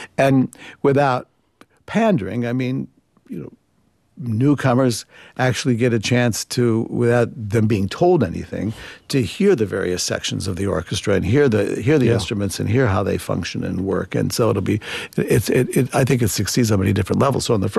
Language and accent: English; United States; because I'm an American musician, American trained